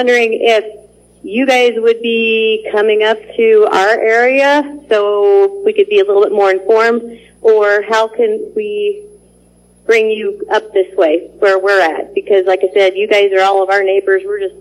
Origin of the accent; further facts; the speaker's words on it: South Dakota, United States; We are from South Dakota